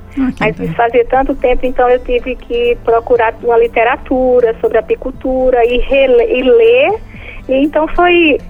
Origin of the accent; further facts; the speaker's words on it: João Pessoa, Paraíba, Brazil; also born or lived in Campina Grande; eu nasci em Campina Grande, mas morei... Não cheguei nem a viver em Campina, porque o médico da minha mãe era de lá, de Campina Grande. Então ela passou só menos de um mês e me trouxe para João Pessoa. Só que os meus pais são sertanejos